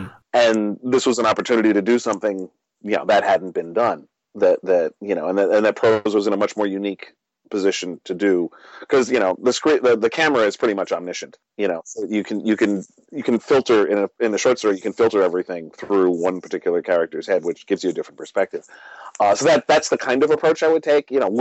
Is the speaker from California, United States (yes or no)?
no; New York City, New York, United States; because I'm from New York and I love my city